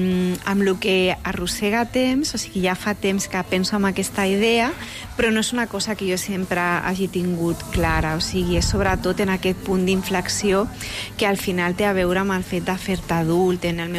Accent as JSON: {"language": "Catalan", "town": "Cornellà de Llobregat", "region": "Catalonia", "country": "Spain", "tie": "born or raised there", "said": "quan vaig al barri on vaig créixer, que és a Sant Ildefons, a Cornellà"}